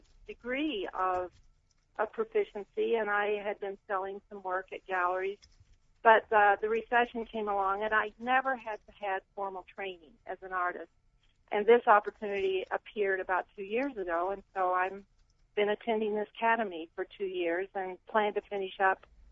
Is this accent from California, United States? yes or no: no; Salt Lake City, Utah, United States; I'm from Salt Lake City.